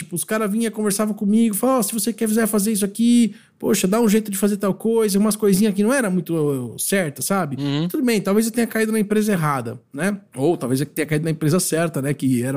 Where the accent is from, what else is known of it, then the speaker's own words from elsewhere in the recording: Brazil; E pasme, eu, como brasileiro, entrava como garçom.